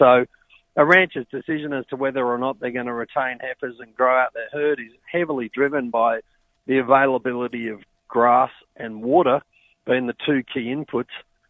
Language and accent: English; Australia; now in Texas, United States; I'm an Aussie living in Texas and, you know, grew up in and around farming and ranching in Australia as a teenager